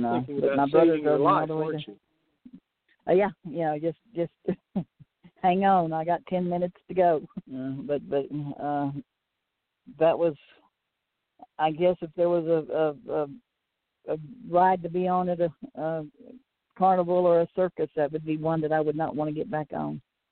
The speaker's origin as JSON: {"language": "English", "town": "Alice", "region": "Texas", "country": "United States", "tie": "born or raised there", "said": "my brother drove me all the way up from Corpus Christi, or from Alice, my hometown, just outside Corpus Christi, to Phoenix, Arizona"}